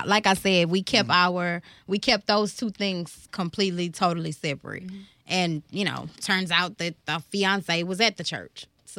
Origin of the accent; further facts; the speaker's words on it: Texas, United States; I'm from the east side. I'm from Clint Park, Texas.